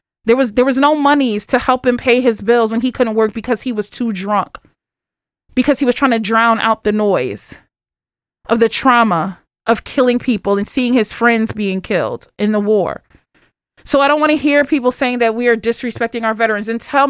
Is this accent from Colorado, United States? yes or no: no; Philadelphia, Pennsylvania, United States; like I'm from Philly, so I know, you know